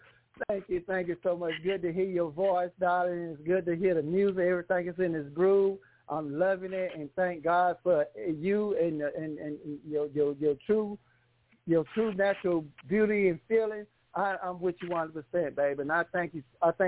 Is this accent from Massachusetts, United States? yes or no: no; South Carolina, United States; I'm from South Kakalaki. Hello.